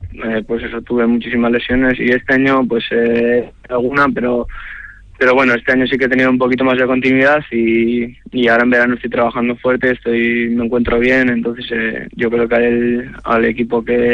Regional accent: Vitoria-Gasteiz, Basque Country, Spain; soy de Vitoria, soy alavesista y bueno, siempre lo he sido

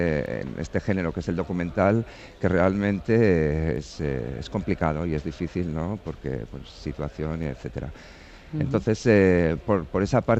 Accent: Basque Country, Spain; nosotros como vascos que somos

